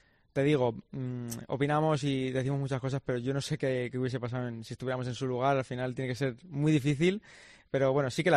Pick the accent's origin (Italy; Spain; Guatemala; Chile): Spain; al final yo soy español y yo quiero que gane España.